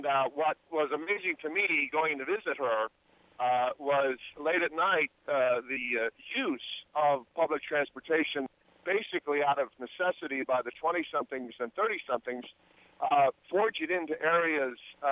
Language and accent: English; Chicago, Illinois, United States; I'm also from Chicago